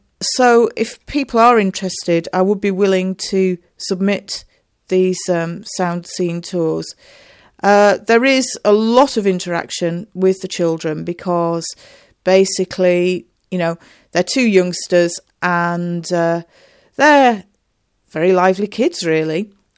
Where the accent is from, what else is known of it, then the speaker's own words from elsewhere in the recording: England, United Kingdom; accent: northern English; I went to school in a place called Sheffield in England, and there I actually had to learn, really, to have a less northern accent.